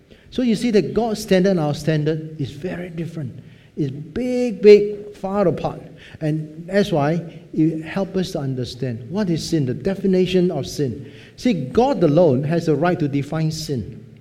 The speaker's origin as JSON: {"language": "English", "country": "Singapore", "said": "We are Singaporean like to say, why cannot?"}